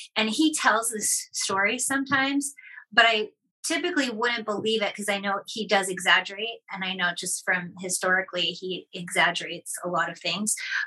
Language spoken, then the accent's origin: English; Boston, Massachusetts, United States; So I'm from Boston